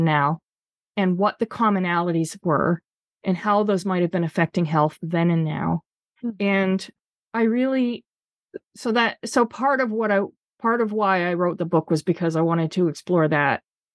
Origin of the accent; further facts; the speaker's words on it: Canada; moved away as an adult; now in United States; just a few months after I'd moved to the United States from Canada. So I'm a dual citizen. I was born in the US. I was raised in Canada.